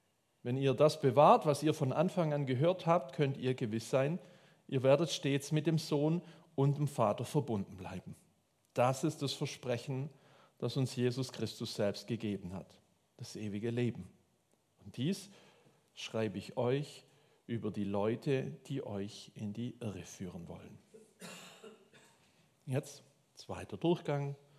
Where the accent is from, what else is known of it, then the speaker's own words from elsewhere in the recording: Swabia, Germany; weil ich bin Schwabe